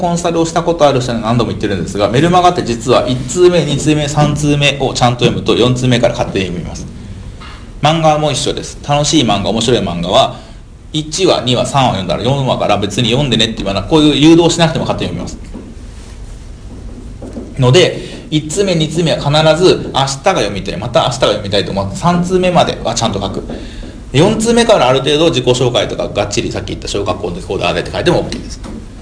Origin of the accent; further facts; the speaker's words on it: Sapporo, Hokkaido, Japan; born there; 僕は北海道札幌市に生まれ、